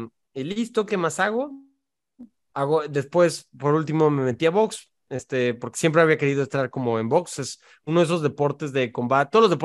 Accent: Cancún, Quintana Roo, Mexico; De niño creciendo en Cancún y todo eso, me iba a nadar al arrecife y todo

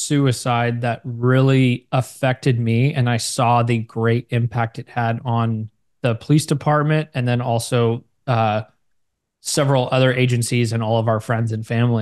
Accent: Millbrae, California, United States; I was born and raised in Millbrae, California, which is about 15 minutes south of San Francisco.

